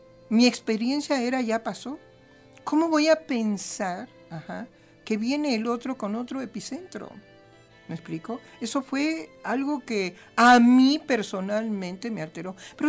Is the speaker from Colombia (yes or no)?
no; Mexico; Es mi gente, es mi pueblo, es el sufrimiento de los mexicanos